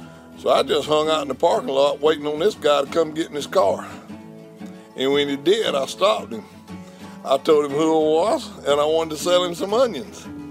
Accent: Reidsville, Georgia, United States; I was born in Reidsville, Georgia, which is not but 7 miles from here. I hadn't been very far, so... I grew up on this farm where we're at now

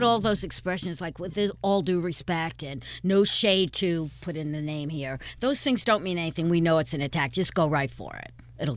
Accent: Albany, New York, United States; I grew up in Albany, and all of my classmates went to the state of New York as their primary employment

